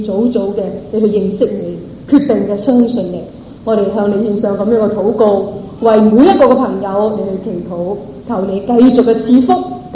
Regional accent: China; 我们比较我们中国人过往所拜的主耶稣，原来很多都是不是真真正正出于真神的真理

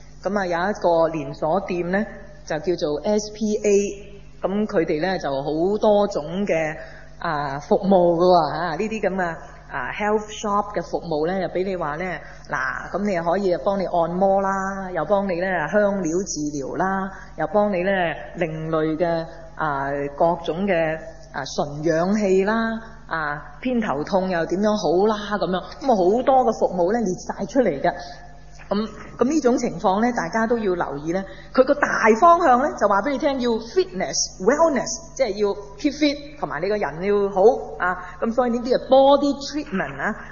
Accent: China; 咁行過我哋中國人呢啲素食鋪咧

